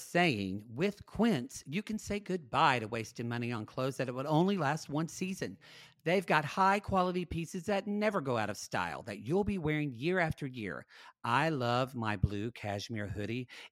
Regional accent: Lone Grove, Oklahoma, United States; I'm from Lone Grove, and we call it Grove Mart.

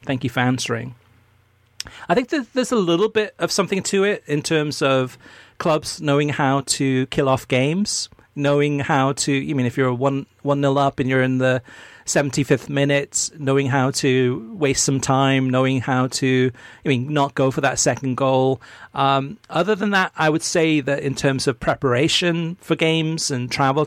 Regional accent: Arkansas, United States; how are states like my home state of Arkansas supposed to compete with this US soccer system.

